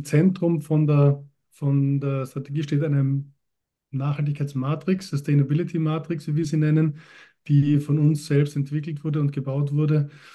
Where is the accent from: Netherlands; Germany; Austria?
Austria; now in Switzerland; Also ich bin Österreicher ursprünglich, lebe schon seit einigen Jahren in der Schweiz.